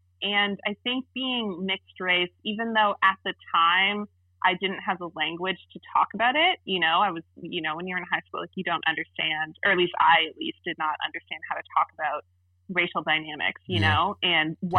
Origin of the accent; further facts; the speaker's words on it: Ajax, Ontario, Canada; also born or lived in Orangeville; And I was born in Orangeville, which at the time that I was born there, my parents were the only interracial couple in the town, which is terrifying. So we moved to Ajax, which is another small town. It's a bigger town. It's a true suburb